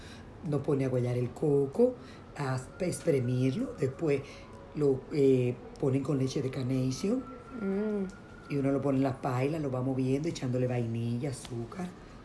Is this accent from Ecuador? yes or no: no; Santo Domingo, Distrito Nacional, Dominican Republic; En Santo Domingo.